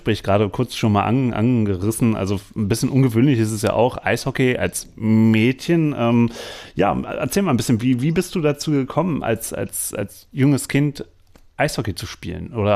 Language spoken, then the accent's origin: German; Berlin, Germany; Also ich komme ja aus Berlin